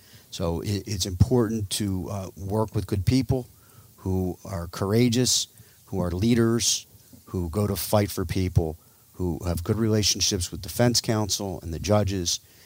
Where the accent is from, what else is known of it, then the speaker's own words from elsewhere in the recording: Cherry Hill, New Jersey, United States; also born or lived in Michigan; So I'm from South Jersey. I grew up in Cherry Hill. I then spent 7 years at the University of Michigan.